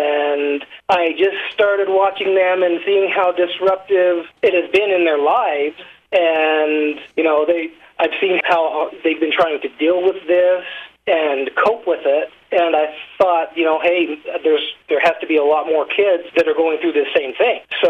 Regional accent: Sunnyside, Utah, United States; also born or lived in Price; I was born and raised in Sunnyside. I was born here in Price, and I've been here my whole life.

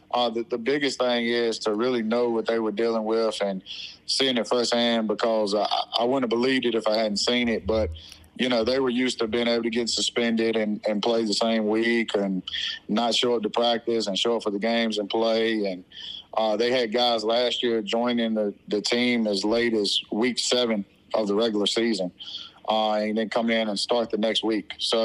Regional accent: Chatham, United States; so I'm from Chatham originally, played here, graduated here

